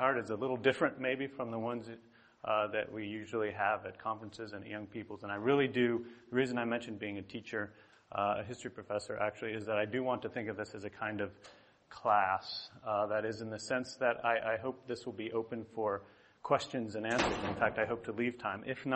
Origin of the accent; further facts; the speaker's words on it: Cuyahoga Falls, Ohio, United States; now in Michigan, United States; I grew up here in Cuyahoga Falls and grew up coming to Carrollton, but the last time I was here before this year was 22 years ago, so it's been a little while for me. I live in Michigan now, although I still think of myself as an Ohioan